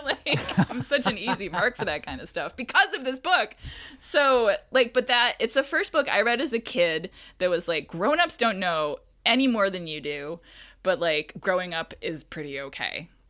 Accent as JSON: {"language": "English", "town": "Syracuse", "region": "New York", "country": "United States", "tie": "born or raised there", "also_born_or_lived": "Boston", "said": "I grew up in Syracuse, which is a relatively small city, suburban town, and then I lived in Boston for a long time."}